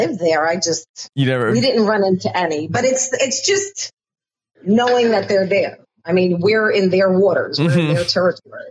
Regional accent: New York, United States; we grew up on Long Island. We have ocean water around.

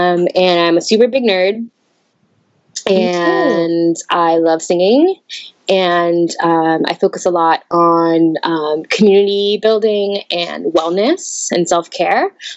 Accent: New Jersey, United States; when I tell people I'm from New Jersey, they go, "Oh

